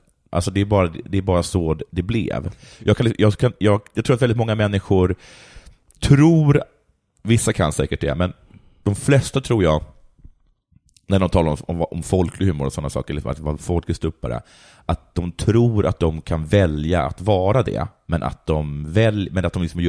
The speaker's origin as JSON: {"language": "Swedish", "country": "Sweden", "said": "Jag är svensk. Mm. Jag är europé."}